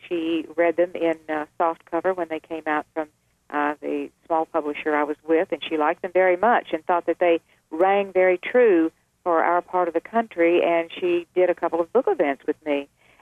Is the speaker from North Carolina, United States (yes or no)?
yes; North Carolina, United States; accent: North Carolinian; now in Virginia, United States; I love my home state. It helped form and shape me. I love the landscape. I love the Piedmont. I love the mountains. I love the shore, the outer islands. I love everything about it. I talk like a North Carolinian.